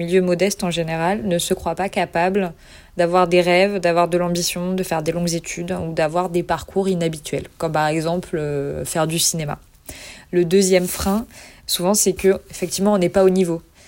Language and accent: French; Saint-Saturnin-de-Lucian, Occitanie, France; j'ai 22 ans. Je suis originaire de Saint-Saturnin-de-Lucian. Je viens d'une famille de viticulteurs.